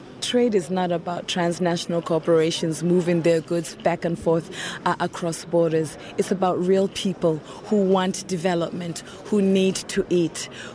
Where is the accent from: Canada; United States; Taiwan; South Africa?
South Africa; I'm from South Africa.